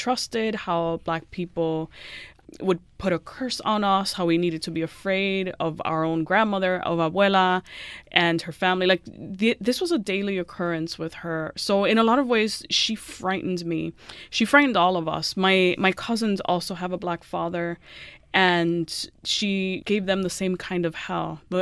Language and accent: English; Miami Beach, Florida, United States; And I was a closeted queer kid growing up in Miami Beach, which later became kind of like a gay mecca.